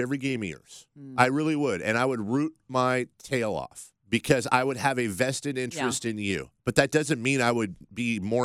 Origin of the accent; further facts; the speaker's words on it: United States; I'm fully convinced, and this isn't me being ugly American here, I have no problem believing that America would already have a couple of World Cups in its pocket